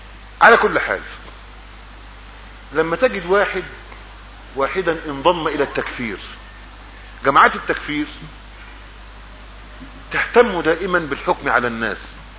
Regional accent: Egypt; ما احنا على قواعدنا كمصريين

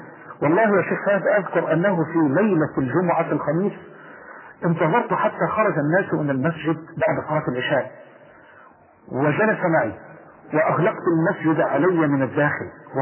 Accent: Dumu, Dakahlia, Egypt; born there; لقد ولدت في هذه القرية قرية دمو وهي تحريفا للكلمة الفرنسية دمي.

